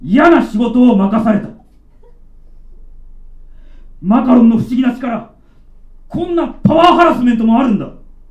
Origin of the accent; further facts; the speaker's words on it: Kunitachi, Tokyo, Japan; 私の地元国立で